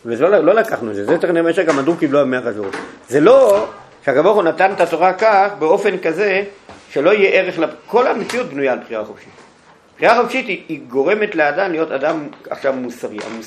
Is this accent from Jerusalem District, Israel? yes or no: no; Tel Aviv, Tel Aviv District, Israel; born there; האם אני, שנולדתי במרכז שפירה, יחליט להיות אני.